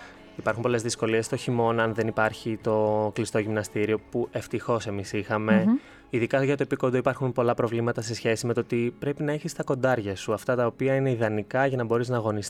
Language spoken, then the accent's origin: Greek; Serres, Central Macedonia, Greece; Εκεί από εκεί είμαι, από τις ΣΕΡΕΣ. Και οι δύο γονείς εκεί μένουν, εκεί είμαστε, εκεί μεγάλωσα, εκεί σπούδασα, εκεί ήταν όλη μου η ζωή.